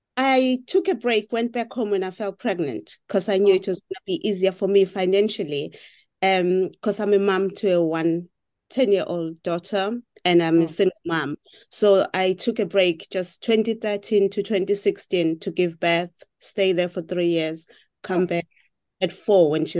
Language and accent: English; Ladysmith, KwaZulu-Natal, South Africa; now in London, United Kingdom; I'm from Ladysmith, KZN. Naturally, as a Zulu person, I was educated in KZN as well.